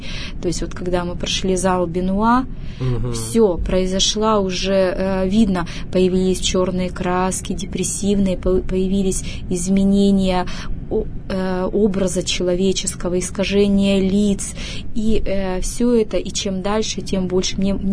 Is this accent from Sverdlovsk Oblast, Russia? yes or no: yes; Yekaterinburg, Sverdlovsk Oblast, Russia; Я сама екатеринбурженка, родилась в нем